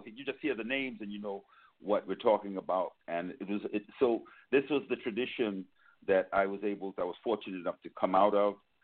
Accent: Trinidad & Tobago; also born or lived in New York, United States; Well, I'm from Trinidad. Actually, I was born in New York, but I went to Trinidad as a little boy, and I spent most of my adult life there.

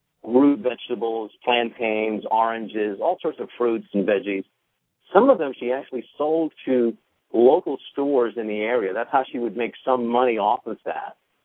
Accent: New York City, New York, United States; born or raised there

